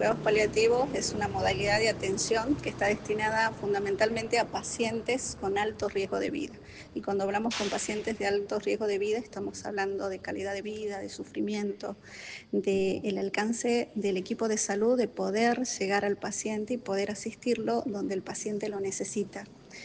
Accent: Perico, Jujuy, Argentina; fui designada a trabajar acá en Perico porque obviamente soy de Perico y lo que nos interesa es nuestra gente.

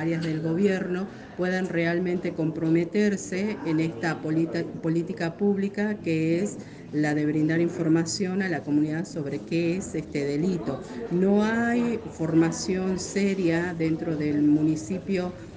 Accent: Argentina; porque nosotros como argentinos estamos celebrando el 10 de diciembre

